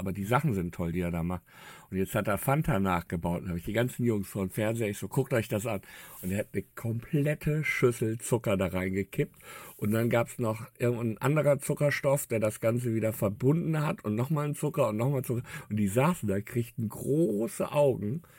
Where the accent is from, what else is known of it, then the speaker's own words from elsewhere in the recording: Bielefeld, North Rhine-Westphalia, Germany; Also die Geschichte ist aus meiner Heimatstadt, aus Bielefeld